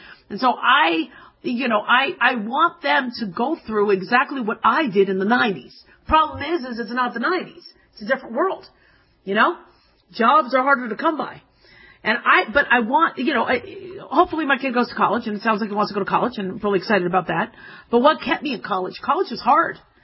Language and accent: English; Phoenix, Arizona, United States; I grew up in Phoenix, and it was really hot.